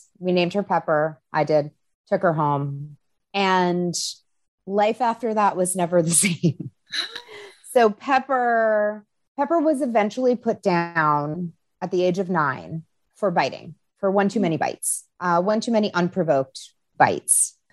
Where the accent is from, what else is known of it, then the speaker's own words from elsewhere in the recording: Long Island, New York, United States; I grew up in Long Island. My backyard was like this tiniest square of land ever.